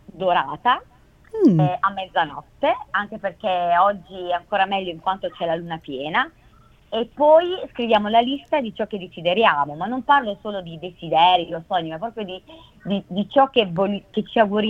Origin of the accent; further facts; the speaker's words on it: Apulia, Italy; mio marito è emiliano, mentre io sono pugliese